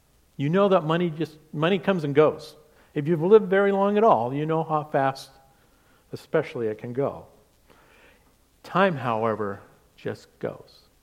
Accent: Seattle, Washington, United States; You know, I'm from the Seattle area. And since Beth and I left that fair city

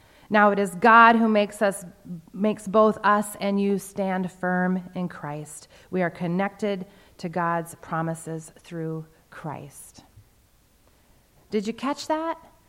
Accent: South Dakota, United States; for this Dutch girl who was born and raised in South Dakota to be among other pastors from different ethnic and cultural backgrounds.

